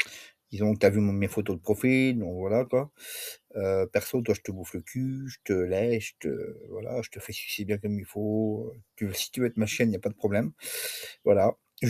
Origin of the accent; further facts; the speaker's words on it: Niort, Nouvelle-Aquitaine, France; Tu dois connaître ma ville, je suis de Niort, donc c'est pas très loin.